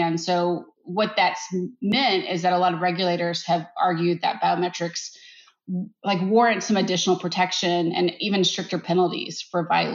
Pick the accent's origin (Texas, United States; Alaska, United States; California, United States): Texas, United States; One is my home state of Texas and the other is Washington state.